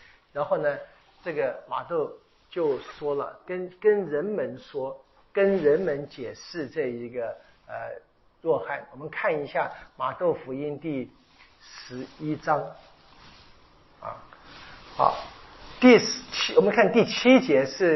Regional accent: Taiwan; 对我们台湾人怎样？讲一下，对不对？

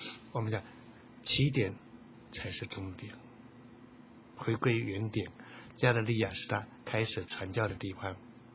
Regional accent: China

